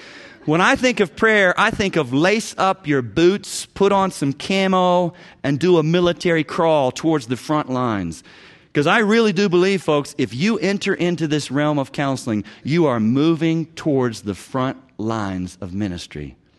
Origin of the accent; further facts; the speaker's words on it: Knoxville, Tennessee, United States; As God lit a fire in me as a believer at University of Tennessee, I grew up in Knoxville, I just got excited about prayer.